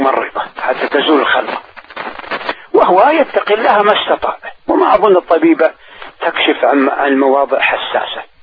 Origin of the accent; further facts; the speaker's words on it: Saudi Arabia; حتى عندنا في السعودية